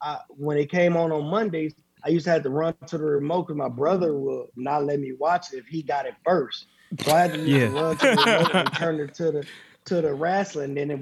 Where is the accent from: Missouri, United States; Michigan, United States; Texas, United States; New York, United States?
Michigan, United States; Flint; Flint, Michigan, baby. I always rep it. I think it molded me to the person that I am.